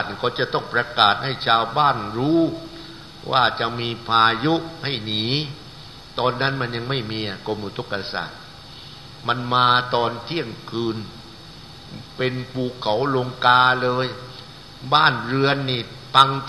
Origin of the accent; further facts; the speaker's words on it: Pak Phanang, Nakhon Si Thammarat, Thailand; born there; อาตมาเองนี่เกิดที่จังหวัดนครศรีธรรมราชอำเภอปากพนังตำบลแหลมตะหลุมพุก